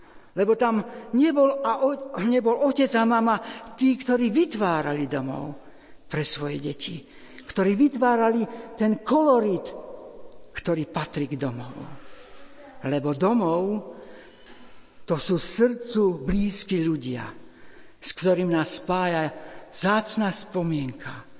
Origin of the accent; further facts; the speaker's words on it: Jenkovce, Košice Region, Slovakia; Keď som teraz v maji po 6 rokoch navštívil moje rodisko domov v Jenkovciach